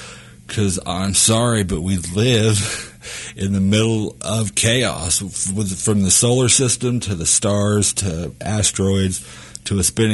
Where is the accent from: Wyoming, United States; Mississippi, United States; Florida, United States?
Wyoming, United States; born there; now in Missouri, United States; I was born in Wyoming and I live in Missouri. I'm a citizen of Wyoming and a resident of Missouri.